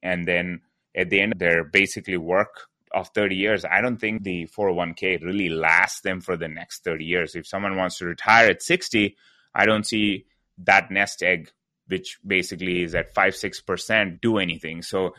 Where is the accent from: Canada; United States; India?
India; most of my family comes from a real estate background. I'm originally from India, so we did real estate businesses.